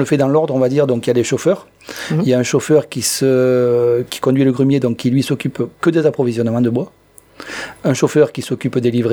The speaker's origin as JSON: {"language": "French", "town": "Toulouse", "region": "Occitanie", "country": "France", "lives_now": "Lozère, France", "said": "Et on n'était pas prédestinés à venir en Lozère, puisque nous, on est de Toulouse."}